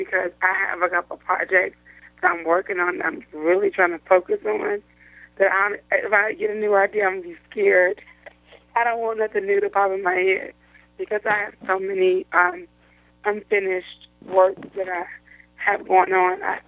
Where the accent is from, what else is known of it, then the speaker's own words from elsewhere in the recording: Chicago, Illinois, United States; moved away as an adult; also born or lived in Savannah; Well, originally I'm from Chicago, Illinois, from the South Side, born and raised. I married young to my first husband, got married at 18, and was married for 10 years and moved out of Chicago when I was 18.